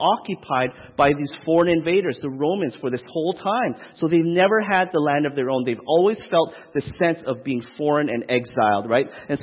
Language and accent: English; Regina, Saskatchewan, Canada; my experience growing up in Regina, Saskatchewan, when I grew up